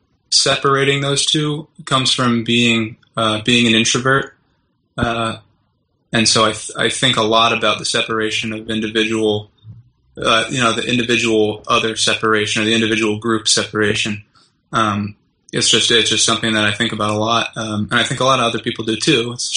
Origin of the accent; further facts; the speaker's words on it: Philadelphia, Pennsylvania, United States; I'd heard about Quakerism and the Friends from growing up in Philadelphia.